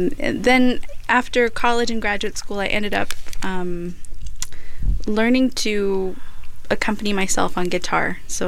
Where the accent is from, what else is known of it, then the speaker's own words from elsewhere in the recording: Corpus Christi, Texas, United States; I'm Chicana. Uh-huh, yes, yay. I'm from Corpus Christi, Texas.